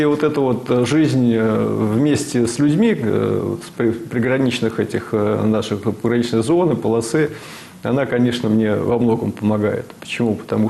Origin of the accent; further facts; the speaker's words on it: Ryazan, Ryazan Oblast, Russia; born there; Я родился в Рязани.